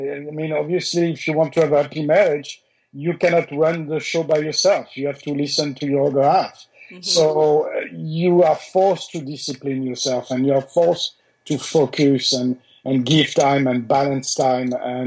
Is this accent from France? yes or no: yes; France; accent: French; English is a second language; also born or lived in New Caledonia / Australia / Singapore; now in United States; I grew up, even though the accent is French, I grew up not only in France, but also in New Caledonia, which is near Australia, in Australia, in Singapore. I live in the US for 25 years.